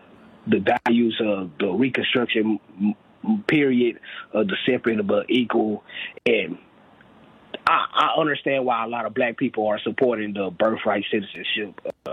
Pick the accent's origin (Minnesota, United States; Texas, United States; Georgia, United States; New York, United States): Texas, United States; I'm from Texas, and like I'm a descendant of slaves